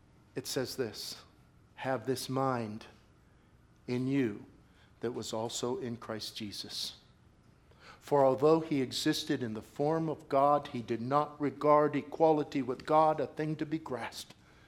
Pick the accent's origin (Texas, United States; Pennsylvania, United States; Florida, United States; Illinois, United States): Pennsylvania, United States; Pittsburgh; born there; You know, I'm kind of proud. I was born in Pittsburgh.